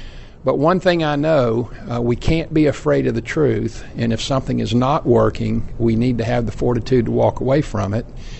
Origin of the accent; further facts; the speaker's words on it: Winter Haven, Florida, United States; Well, I'm a third-generation Floridian. I grew up in Winter Haven, attended the public schools there, and went to the University of Florida undergraduate and law school.